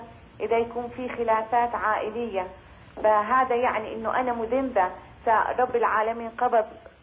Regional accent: Egypt

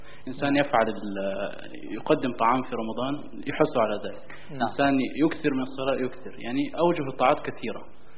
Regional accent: Egypt; also born or lived in Medina, Saudi Arabia; انا مصري بس كنت عايش خارج يعني في المدينه

